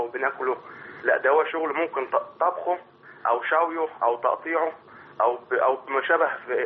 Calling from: Italy; احنا هنا، انا بكلم حضرتك من ايطاليا

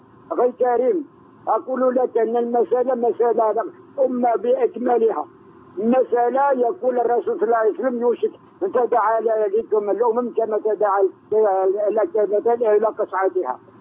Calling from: Algeria; أنا من مسلم من الجزائر وأحب أخوتي المسلمين في بقاع الأرض كلها،

